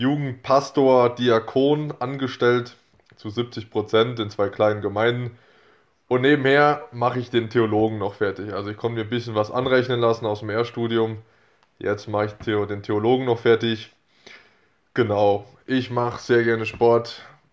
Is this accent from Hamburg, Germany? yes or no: no; North Rhine-Westphalia, Germany; gebürtiger Siegerländer, dadurch auch der Bezug zum rhein-westfälischen EC. Jetzt gerade bin ich im Nordschwarzwald aktiv